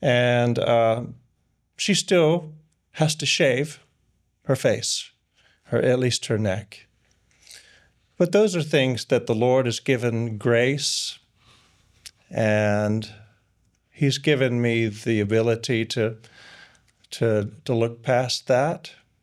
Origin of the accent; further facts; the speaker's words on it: Oklahoma, United States; I was born in Oklahoma and raised there in southwestern Oklahoma. And I grew up in a Christian home. My grandfather was a Baptist pastor. He preached in several churches there in southwestern Oklahoma.